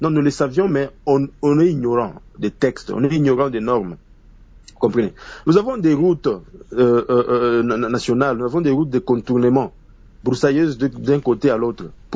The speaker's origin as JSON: {"language": "French", "town": "Kolwezi", "region": "Lualaba", "country": "DR Congo", "said": "Ici à Kolwezi, oui, à Kolwezi, nous sommes Congolais, nous vivons cela"}